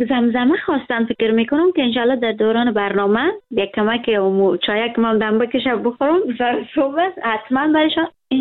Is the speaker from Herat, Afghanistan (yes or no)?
yes; Herat, Afghanistan; moved away; من همیشه میگم که من افغان هستم و کل افغانستان دوست دارم. خب من از هرات هستم.